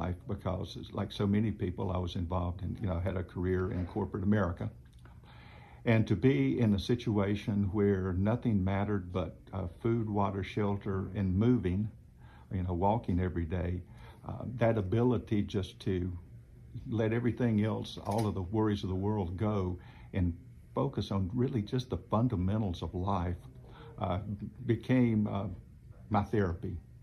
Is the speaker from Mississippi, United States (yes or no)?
yes; Mississippi, United States; growing up in the Delta and in rural Mississippi in general